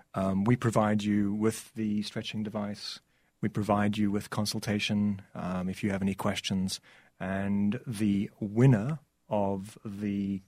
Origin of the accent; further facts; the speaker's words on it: South Africa; I'm from South Africa, so this was a way for me to try and give back to the country that gave me so much.